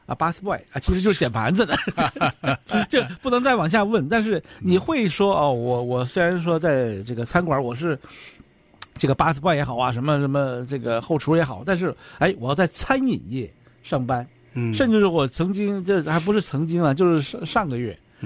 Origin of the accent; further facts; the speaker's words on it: China; now in United States; 这个面子真的是刻在我们中国人骨子里的一种